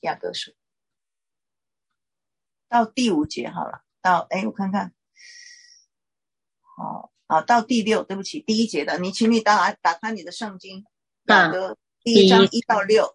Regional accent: China; 特别是对亚洲人，对我们中国人的话

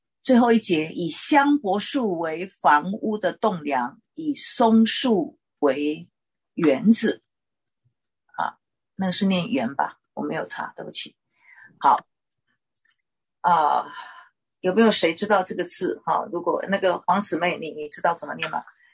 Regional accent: China; 特别是对亚洲人，对我们中国人的话

